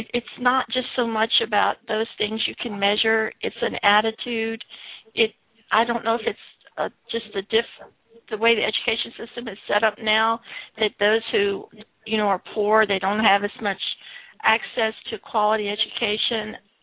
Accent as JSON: {"language": "English", "region": "Virginia", "country": "United States", "tie": "born or raised there", "said": "Yeah, I didn't grow up in the Deep South. I grew up in Virginia."}